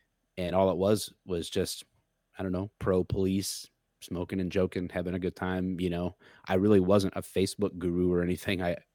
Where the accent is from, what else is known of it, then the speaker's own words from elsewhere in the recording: Missouri, United States; born there; also born or lived in Wichita Falls, Texas / Champaign-Urbana, Illinois; No, I was born in Missouri. Then lived as a baby in Texas for a little bit in Wichita Falls.